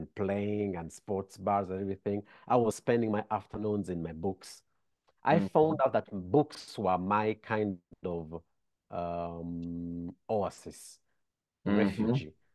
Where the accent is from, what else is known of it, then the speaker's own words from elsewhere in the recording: Italy; English is a second language; Now, growing up in Italy, Italy has a mindset of saving.